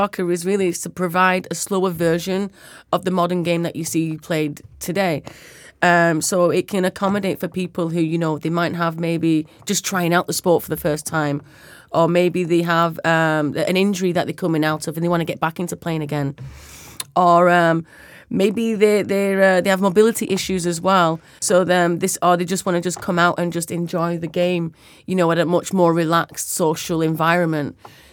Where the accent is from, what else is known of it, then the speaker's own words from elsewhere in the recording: Manchester, North West England, United Kingdom; I'm from Manchester